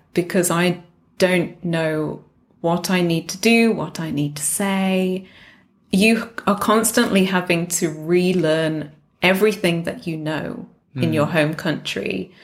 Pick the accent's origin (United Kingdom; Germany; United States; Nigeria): United Kingdom; England; now in South Korea; So if I answer in Korean, they probably can guess that I'm English from my accent.